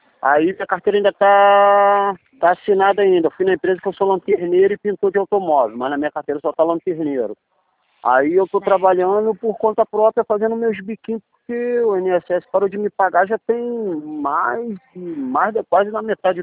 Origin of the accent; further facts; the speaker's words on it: São João de Meriti, Rio de Janeiro, Brazil; eu sou de São João de Meriti, o município. Eu moro aqui em Coelho, eu moro em Coelho da Rocha.